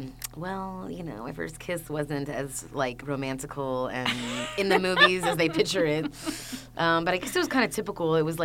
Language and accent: English; Orange, California, United States; born there; Well, I was born in Orange.